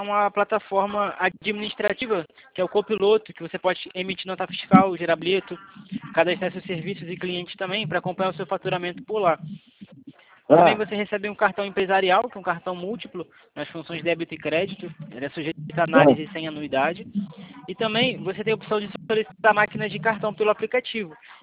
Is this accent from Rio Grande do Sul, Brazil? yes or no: no; Rio de Janeiro, Brazil; eu sou do Rio.